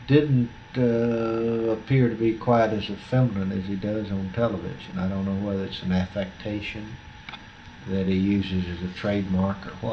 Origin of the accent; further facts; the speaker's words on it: Houston, Texas, United States; from Houston.